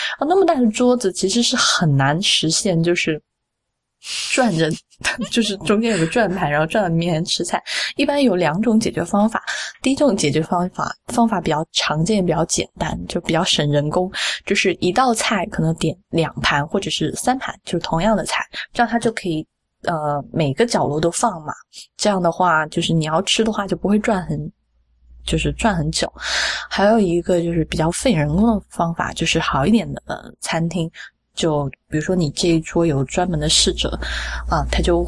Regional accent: Sichuan, China; 我四川人嘛，特别爱吃火锅

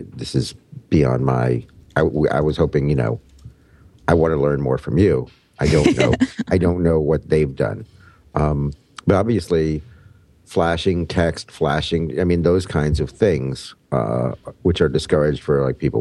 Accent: United States; I'm an American, so I should know better than to ask

